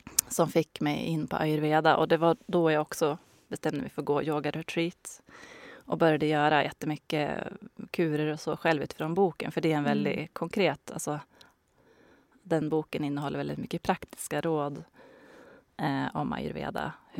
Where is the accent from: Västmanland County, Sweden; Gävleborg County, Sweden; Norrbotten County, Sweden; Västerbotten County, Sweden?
Gävleborg County, Sweden; Bollnäs; also born or lived in Stockholm; Och jag är 38 år. Jag är uppvuxen i Hälsingland. Men sen har jag då bott i Stockholm under en 10-årsperiod ungefär. Och sen fick jag mitt första barn här i Stockholm, men flyttade då tillbaka hem till Hälsingland, till Bollnäs.